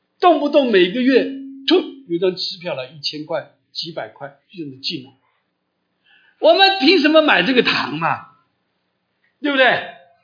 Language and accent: Chinese; China; 我说你不知道我们中国人啊，我说我们中国人，我不吃饭我都要把你钱付了，我不会欠你一毛钱的。